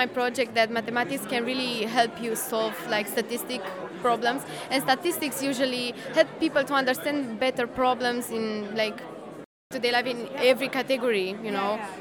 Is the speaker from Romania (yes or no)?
yes; Romania; and I'm from Romania.